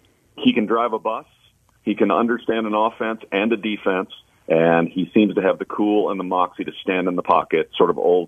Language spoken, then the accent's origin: English; Kansas City, Missouri, United States; I can't believe I just said that because I'm from Kansas City and I believe in jinxes.